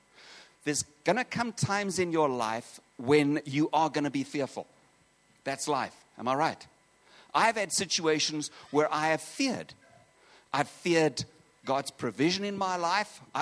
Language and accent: English; South Africa; I come from South Africa.